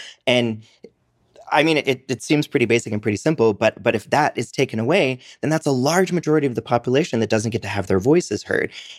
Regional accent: United States; now in Canada; I'm from the United States, but I live in Canada now

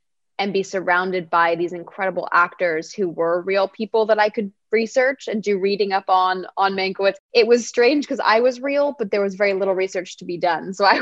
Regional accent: United Kingdom; My mom was born and raised in LA, and there's just something, as British as I feel, there's like a real familial quality to me that is LA and Hollywood.

